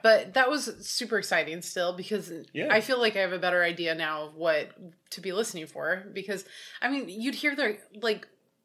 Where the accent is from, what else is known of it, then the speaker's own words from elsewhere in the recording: Portland, United States; family property out here, family hotel, and then growing up in Portland and everything.